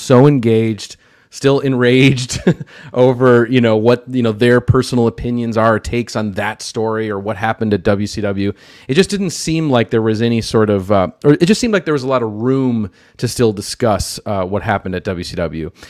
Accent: Minneapolis, Minnesota, United States; now in Brooklyn, United States; I am in Brooklyn, New York, but originally, you know, I am from Minneapolis.

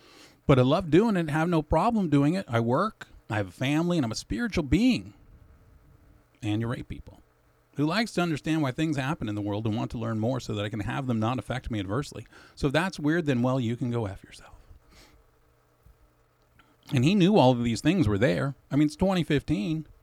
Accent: New York, United States; I grew up in New York and it was just sort of like everyone hated their parents and were always cheating and lying.

